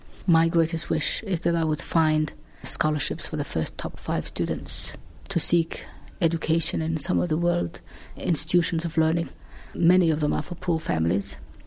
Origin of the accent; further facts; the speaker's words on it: Hargeisa, Maroodi Jeex, Somalia; Being a health worker myself, I saw what my country was like, I saw what my hometown Hargeisa was like, and I just recycled my whole life.